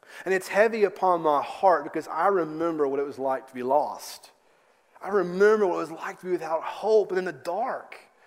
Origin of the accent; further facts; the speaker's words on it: Lexington, Kentucky, United States; Growing up in Kentucky, I saw a lot of horses, and that's a part of the culture that I grew up in the Lexington area.